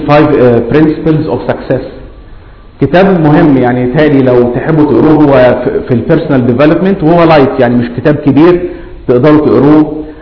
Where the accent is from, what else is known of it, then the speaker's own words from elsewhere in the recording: Egypt; born there; انا اتولدت في مصر